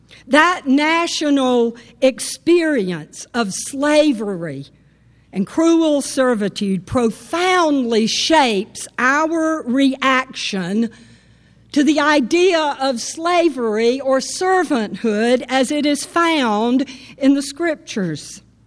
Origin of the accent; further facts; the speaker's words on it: Camilla, Georgia, United States; It's pretty much the story of my life growing up in Camilla, Georgia.